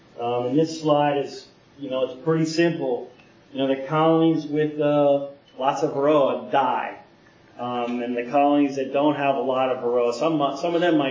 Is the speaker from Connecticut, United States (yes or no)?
no; Maryland, United States; And we're from Maryland. We're about 30 miles north of D.C. We're going to move this winter, hopefully, to North Carolina.